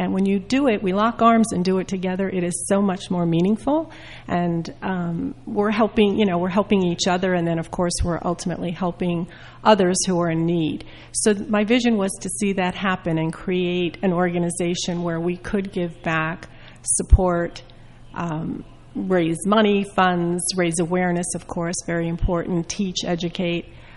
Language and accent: English; New Jersey, United States; I'm from Bergen County originally